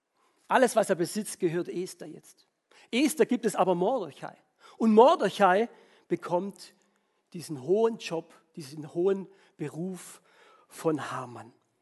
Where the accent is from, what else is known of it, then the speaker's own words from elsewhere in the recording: Baden-Württemberg, Germany; Also ich als Schwabe hätte eigentlich da ein Schnitzel reingemacht